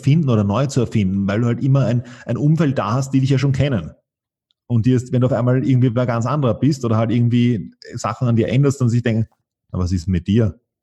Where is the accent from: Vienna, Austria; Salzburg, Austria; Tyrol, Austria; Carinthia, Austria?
Vienna, Austria; einen Teil meiner Schulkarriere war ich in Wien, einen Teil meiner Schulkarriere war ich am Land draußen. Zu dem Zeitpunkt mit 16 war ich wieder in Wien.